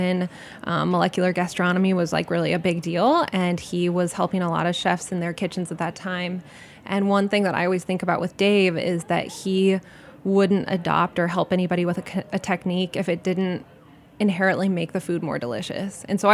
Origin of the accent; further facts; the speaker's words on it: Lincoln, Nebraska, United States; It is, yeah. I'm from Lincoln.